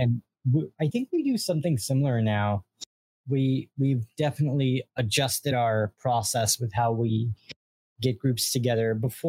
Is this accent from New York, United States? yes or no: yes; New York, United States; And I'm from New York, so I'm not too foreign to New Jersey.